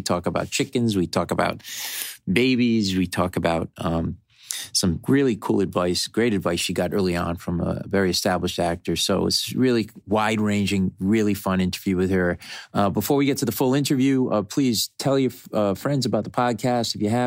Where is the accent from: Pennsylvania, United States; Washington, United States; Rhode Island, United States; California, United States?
Rhode Island, United States; now in New York, United States; I've lived in New York a long time. I grew up in Rhode Island. I'm Italian. There's a lot of Italians up there.